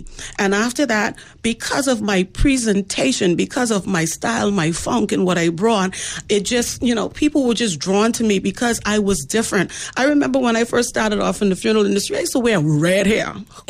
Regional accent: Crown Haven, Abaco, Bahamas; I hail all the way from Crown Haven, Abaco. And may I add, that's the last point in the north where you go to take a ferry over to Grand Bahama.

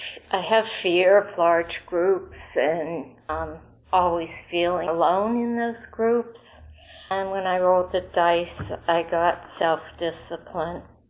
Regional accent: Massachusetts, United States; compulsive overeater, and I'm from Massachusetts.

